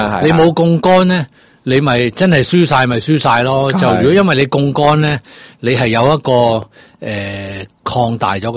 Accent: Hong Kong; 唔係當年我哋香港話科網嗰啲係互聯網啊

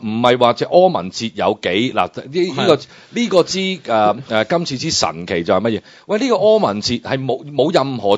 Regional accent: Hong Kong; 你话一个台北市长对我哋香港人冇乜嘢切身嘅感受，

